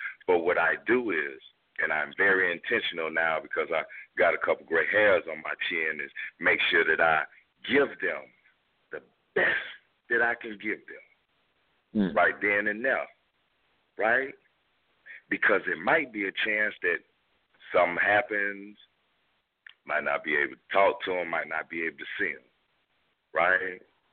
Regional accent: Minneapolis, Minnesota, United States; born there; I was born in Minneapolis. I'm back in Minneapolis now. I've been up here like about 13 years, right? All my family's from up here.

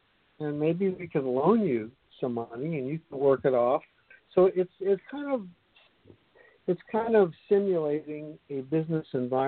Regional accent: Brooklyn, New York, United States; growing up in Brooklyn, New York, you know, you had a lot of transportation and a lot of things were close by where I could walk.

